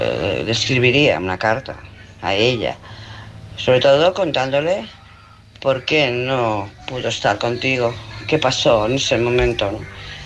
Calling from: Barcelona, Catalonia, Spain; de Barcelona.

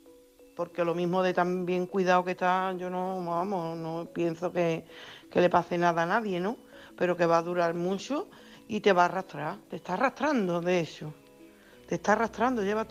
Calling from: Coria, Extremadura, Spain

